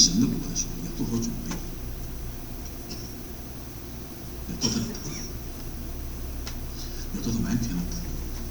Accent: China; 我们中国人谈到神的时候，往往会有一个错误的观念

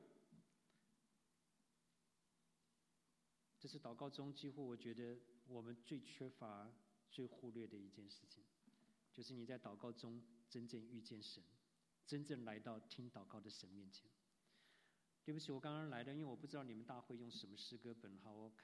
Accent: Taiwan; 然后我是台湾来的背景哈，

